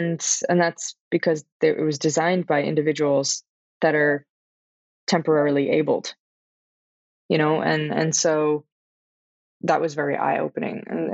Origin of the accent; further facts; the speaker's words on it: Brooklyn, New York, United States; I was born and raised in New York, in Brooklyn. I was raised by my grandparents